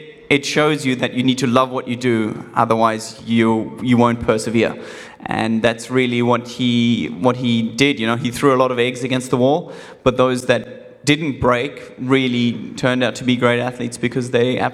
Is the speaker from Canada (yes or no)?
no; South Africa; moved away; I was basically growing up in South Africa at the time. My family didn't have much